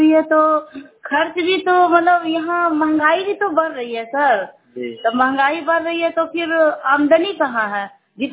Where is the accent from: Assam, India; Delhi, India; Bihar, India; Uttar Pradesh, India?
Bihar, India; Makhdumpur; शेखपुरा जिला।